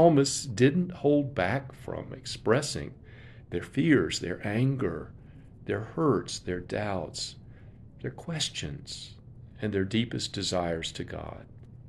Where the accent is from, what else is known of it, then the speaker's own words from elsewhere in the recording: the South, United States; Growing up in the South in an earlier generation, I was taught that in most cases, expressing any anger was not proper.